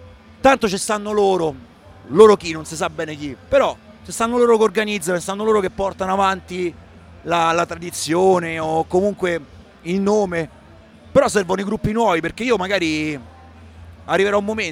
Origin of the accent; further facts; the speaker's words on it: Rome, Lazio, Italy; come romani, abbiamo questa maledizione, la maledizione di vivere a Roma